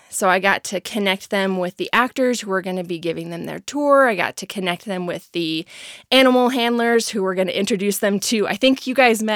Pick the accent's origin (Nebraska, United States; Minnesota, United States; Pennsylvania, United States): Nebraska, United States; Lincoln; I have three younger sisters, and we grew up outside of Lincoln, Nebraska.